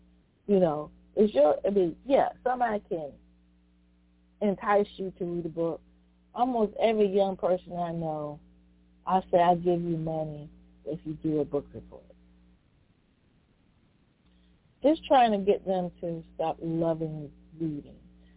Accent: Virginia, United States; I just had the pleasure of going to my hometown of Sussex County, Virginia, on Monday

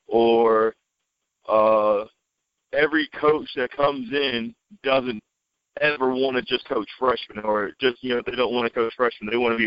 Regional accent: Tennessee, United States; also born or lived in Georgia; I am originally from Tennessee, traveled all over as a young kid.

